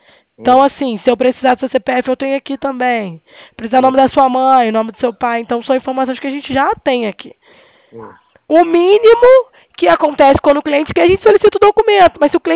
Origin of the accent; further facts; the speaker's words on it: Rio de Janeiro, Brazil; Eu sou do Rio, por isso que eu sou carioca